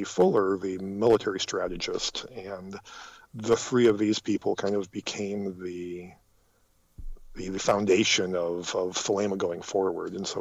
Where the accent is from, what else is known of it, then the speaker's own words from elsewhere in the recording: Detroit, Michigan, United States; I'm originally from the Detroit area, so this is a period that's also of particular interest to me.